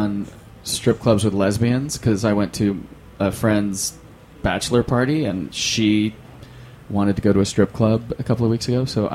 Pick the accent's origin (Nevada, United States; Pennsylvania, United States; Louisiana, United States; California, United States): California, United States; now in New York, United States; I'm from California, and we don't do humidity out there. So July and August in New York, I've been here 14 years, and I still am not used to it.